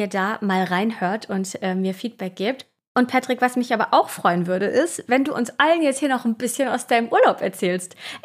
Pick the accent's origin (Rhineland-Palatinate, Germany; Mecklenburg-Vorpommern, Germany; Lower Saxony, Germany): Mecklenburg-Vorpommern, Germany; Wismar; Der lag ja lange vor Wismar und der Insel Pöhl. Und vielleicht wisst ihr das, das ist meine Heimat. Genau da bin ich aufgewachsen. Da habe ich ganz viel Zeit verbracht und tue das immer noch.